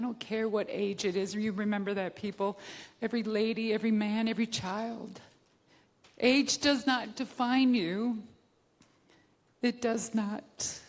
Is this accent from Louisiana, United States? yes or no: no; Minnesota, United States; Yeah, I always say it was something in the water in Minnesota because I'm from Minnesota.